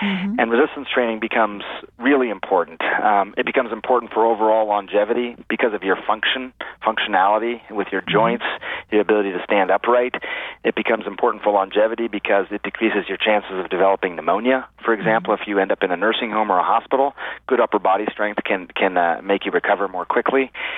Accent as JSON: {"language": "English", "country": "United States", "said": "I'm Indian American, and my parents, you know, are immigrants to this country"}